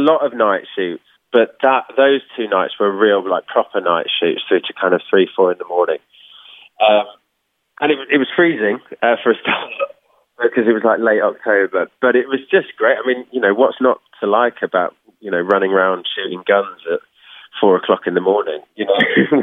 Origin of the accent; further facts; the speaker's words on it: Birmingham, West Midlands, United Kingdom; So I'm from Birmingham originally.